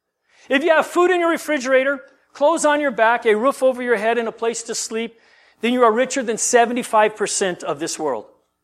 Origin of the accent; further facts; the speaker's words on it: Guam; I grew up on Guam. Many of you know that. And the church I grew up in was a predominantly Filipino church.